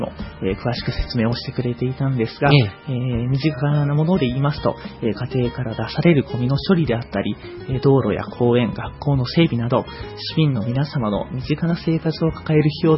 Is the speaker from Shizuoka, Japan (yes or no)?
yes; Numazu, Shizuoka, Japan; 自分は沼津で生まれ育って大学も県内だったので